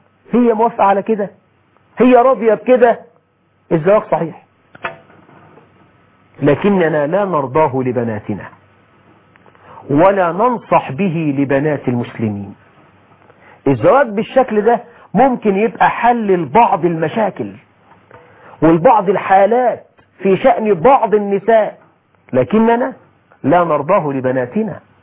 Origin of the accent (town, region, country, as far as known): Egypt